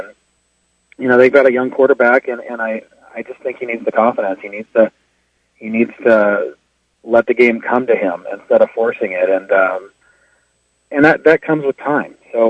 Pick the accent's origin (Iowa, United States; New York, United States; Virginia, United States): Iowa, United States; My brother and I grew up in Eastern Iowa.